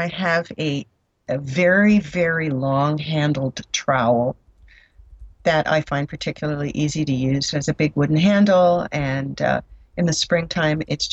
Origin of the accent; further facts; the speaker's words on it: New Jersey, United States; But around our house outside, growing up in New Jersey, in a big old Victorian house, we didn't really have any gardens per se.